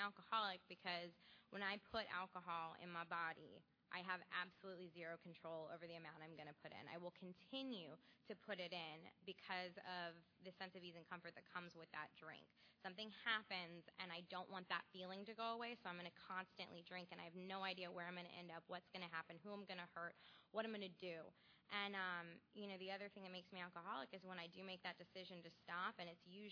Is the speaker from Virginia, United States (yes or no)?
no; Albuquerque, New Mexico, United States; born there; So I was born in Albuquerque, New Mexico, lived there for like a couple of years, nothing to like develop memories or anything like that.